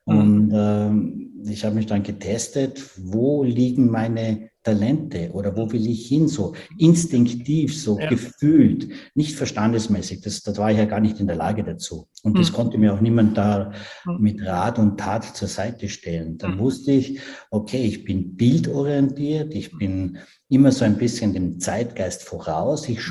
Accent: Tyrol, Austria; Ich bin ja Tiroler.

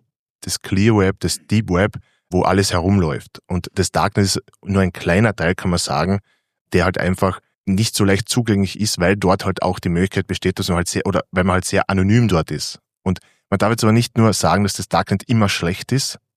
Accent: Carinthia, Austria; in Kärnten, wo ich herkomme, also im Süden von Österreich

